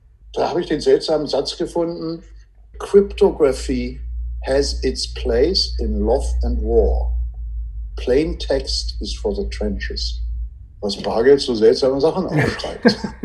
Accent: Berlin, Germany; Wo ich aufgewachsen bin, habe 17 Jahre da gelebt und meine Schwester lebt immer noch da.

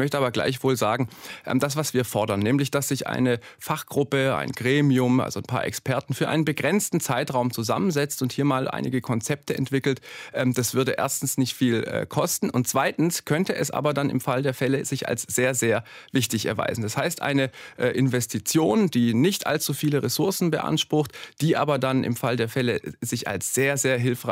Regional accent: Trossingen, Baden-Württemberg, Germany; also born or lived in Freiburg; Ja, also Trossingen ist meine Heimatstadt. Ich bin zwar nicht in Trossingen geboren, Trossingen hat kein Krankenhaus, aber ich bin in Trossingen aufgewachsen, dort zur Schule gegangen, Abitur gemacht. Dann habe ich in Freiburg studiert, habe dort auch über 10 Jahre lang gelebt.

